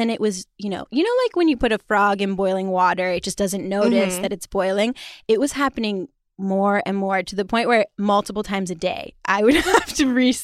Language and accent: English; China; I grew up partially in China.